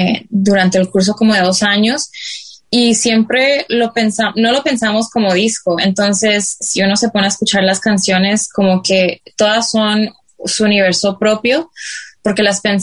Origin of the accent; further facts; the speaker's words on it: New York, United States; born there; yo nací en Nueva York y mis raíces son bolivianas y Carlos es colombiano. Los dos nos conocimos en Nueva York. Entonces yo crecí con mucho pop de los 90.